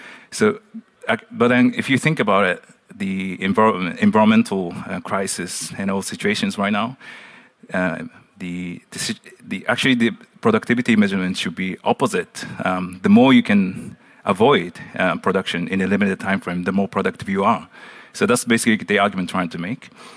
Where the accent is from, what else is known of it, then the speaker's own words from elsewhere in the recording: Japan; also born or lived in Netherlands; but I'm just started my PhD, engineering PhD, remotely from my hometown in Japan. I'm really sort of living in between the Netherlands and Japan right now.